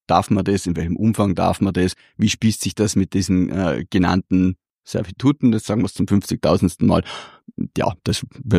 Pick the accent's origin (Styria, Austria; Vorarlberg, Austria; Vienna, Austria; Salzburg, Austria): Vorarlberg, Austria; Feldkirch; In meiner Heimatstadt in Feldkirch gibt es da ein schönes Beispiel